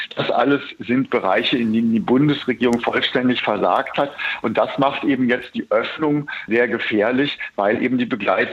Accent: Hesse, Germany; now in Berlin, Germany; in meinem Heimatbundesland Hessen

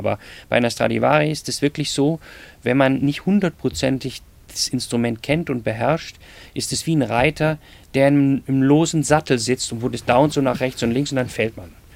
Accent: Duisburg, North Rhine-Westphalia, Germany; now in Cologne, Germany; Also ich wohne seit 1985 in Köln, ich bin aus Duisburg. Ich bin sehr verbunden mit meiner Region hier, absolut.

